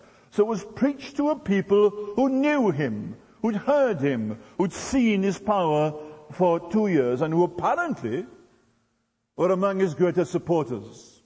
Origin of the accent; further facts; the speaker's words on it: Wales, United Kingdom; I am not English. Wales is not part of England. It's a separate nation.